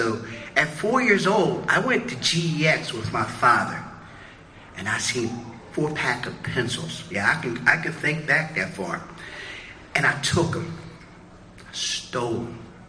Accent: Tokyo, Japan; moved away; June 27, 1956, I was born and raised in Tokyo, Japan. My dad brought me and my mom here

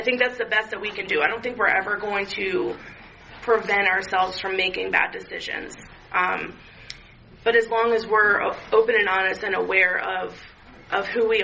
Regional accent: Kent Island, Maryland, United States; I'm from Kent Island, so this is like far off the beaten path from me.

